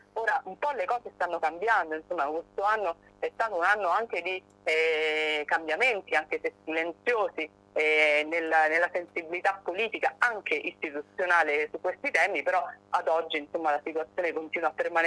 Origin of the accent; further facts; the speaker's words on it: L'Aquila, Abruzzo, Italy; io sono aquilana